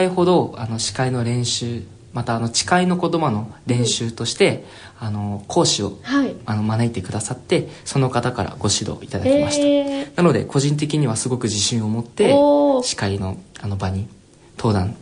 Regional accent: Yokohama, Kanagawa, Japan; 僕生っ粋の浜っ子なので、横浜市への恩返しっていうのをなんか頭の中で浮かんで参加を決めました。

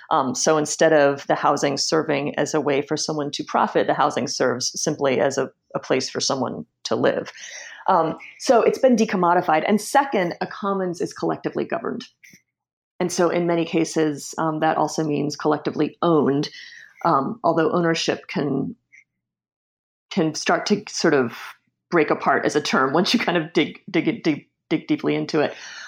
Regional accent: Washington, District of Columbia, United States; just kind of growing up there and growing up in Washington, D.C. more broadly, and seeing how the city has changed over the years.

